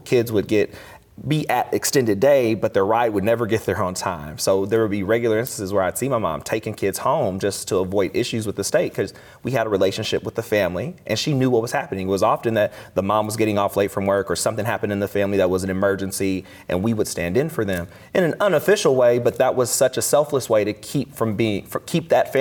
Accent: Missouri, United States; I grew up in Missouri.

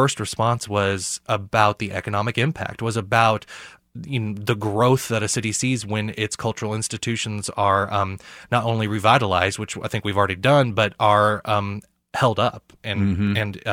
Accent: Missouri, United States; I'm from Southwest Missouri. That's why I say Missouri.

